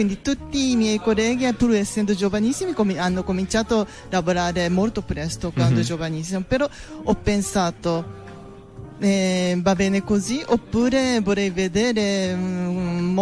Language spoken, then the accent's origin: Italian; Tokyo, Japan; Italian is a second language; moved away as an adult; now in Milan, Italy; sono giapponese di Tokyo, sono nata e cresciuta in centro Tokyo